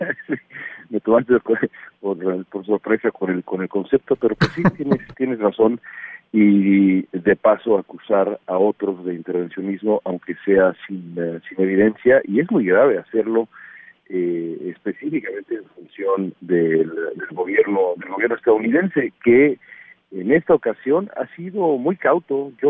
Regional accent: Mexico; como mexicanos

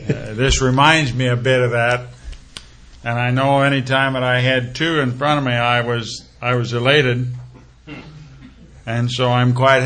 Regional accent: Kansas, United States; New York, let's face it, for a kid who was born and raised in Kansas, New York is fairly sophisticated.

